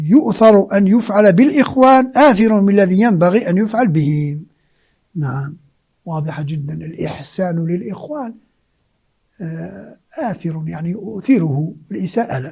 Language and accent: Arabic; Algeria; وكنت أنا من الجزائر